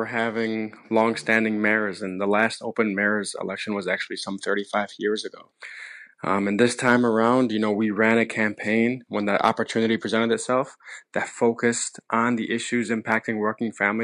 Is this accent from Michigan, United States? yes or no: yes; Dearborn, Michigan, United States; And what we demonstrate here in Dearborn, in my hometown, is that people are willing to elect an individual based on the direction in which they lead, no matter the direction in which they pray.